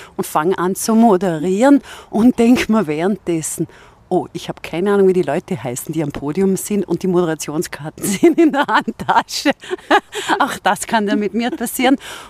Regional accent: Vorarlberg, Austria; accent: Vorarlberg; da hilft mir oft mein Singsang von meinem Vorarlberger Akzent, dass es, egal was ich sage, irgendwie sympathisch wirkt.

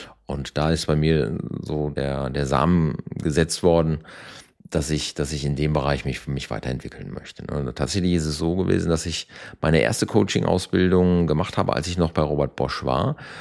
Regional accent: Bad Oeynhausen, North Rhine-Westphalia, Germany; Tatsächlich komme ich aus Ostwestfalen, einem wunderschönen Kurort namens Bad Oeynhausen, wohne aktuell allerdings in dem Frankenland zwischen Würzburg und Schweinfurt. Das ist meine Wahlheimat. Ich habe aber genauso auch schon in Hamburg gewohnt.

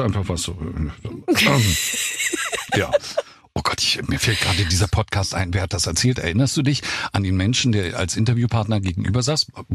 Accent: Lübben, Brandenburg, Germany; Sie befindet sich im Spreewald, in der Stadt, in der ich aufgewachsen bin, in Lübben.

